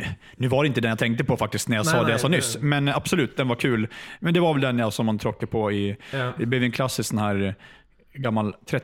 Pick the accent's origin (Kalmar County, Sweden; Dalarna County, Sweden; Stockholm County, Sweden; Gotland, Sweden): Dalarna County, Sweden; Mora; Och sen ska jag göra reklam för min hemby Mora i Sverige